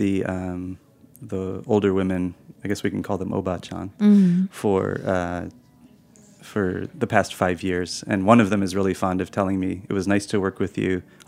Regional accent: United States; And the reason that this is difficult for me is because I'm American.

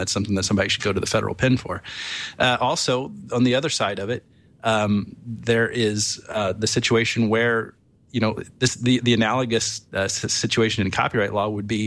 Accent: Chicago, Illinois, United States; Perhaps I'm biased in this analysis because I come from Chicago, here in the Seventh Circuit

